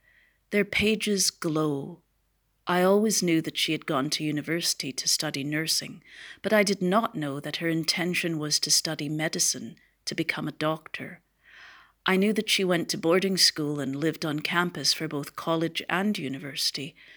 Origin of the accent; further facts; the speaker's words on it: Vancouver, British Columbia, Canada; Growing up in Vancouver, I had very little knowledge